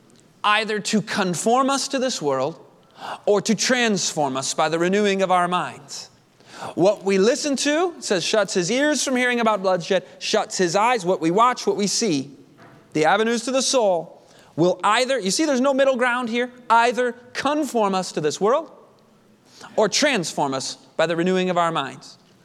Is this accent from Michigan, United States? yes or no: yes; Michigan, United States; I grew up in Michigan, and in Michigan it's very flat. There's not mountains.